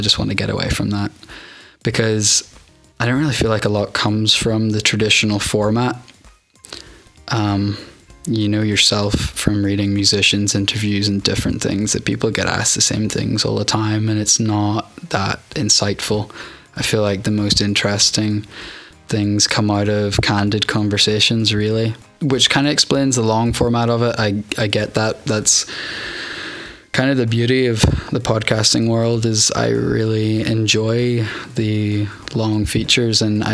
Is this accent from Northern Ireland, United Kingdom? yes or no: yes; Northern Ireland, United Kingdom; growing up in the North Coast, you know, having to straddle, I mean, every day you were traveling between County Antrim and Derry